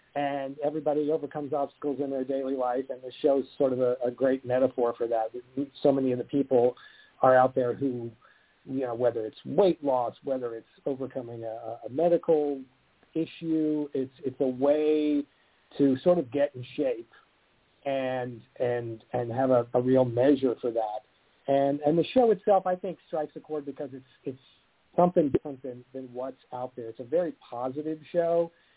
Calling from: Studio City, California, United States; I'm calling you from Studio City, L.A., basically.

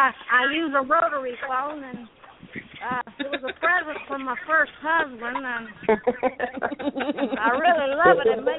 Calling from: Dublin, North Carolina, United States; Calling from Dublin. Dublin, North Carolina.

